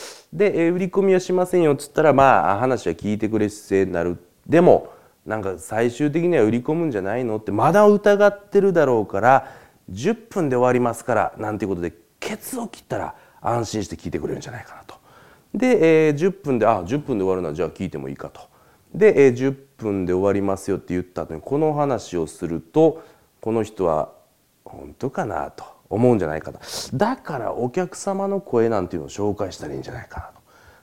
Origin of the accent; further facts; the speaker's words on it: Osaka, Japan; moved away; also born or lived in Sendai; 一回ね、大阪から仙台、東北の仙台に引っ越した時があって、で、大阪から来ましたって言った時に、